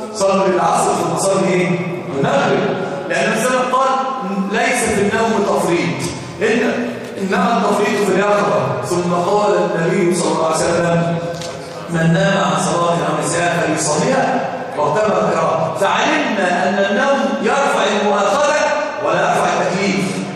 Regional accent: Egypt; النساء المراه عندنا في مصر كانت العوام عندهم جهل عميق

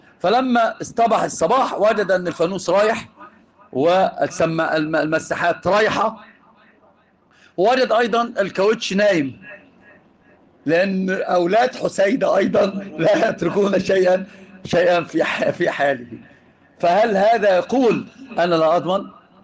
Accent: Egypt; فجابوها بالوصف عندنا في مصر زنانه

